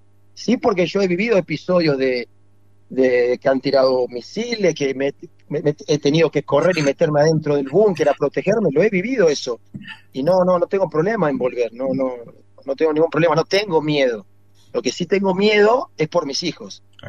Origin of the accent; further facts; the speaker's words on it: Punta Alta, Buenos Aires Province, Argentina; born there; Yo nací en Punta Alta, provincia de Buenos Aires, ahí a 10 kilómetros de Bahía Blanca, 1978, yo tengo 45.